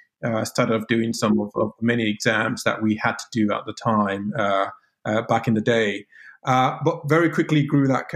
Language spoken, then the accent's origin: English; Nigeria; now in United Kingdom; I'm Nigerian, born in the UK, but I've lived about, you know, 15 or so years of my life in Nigeria as well. So I've got a very good flavor of what Nigeria is like and growing up there. But I spent more of my life in the UK.